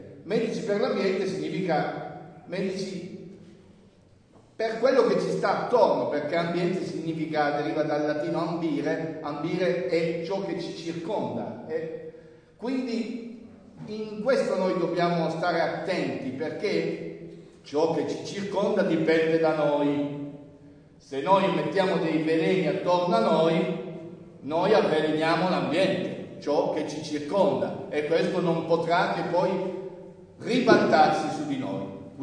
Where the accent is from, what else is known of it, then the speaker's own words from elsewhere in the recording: Casorzo, Piedmont, Italy; io in fin dei conti non è che provengo da chissà dove. Vengo da Casorzo, però Casorzo è un po' un'altra parte del Monferrato.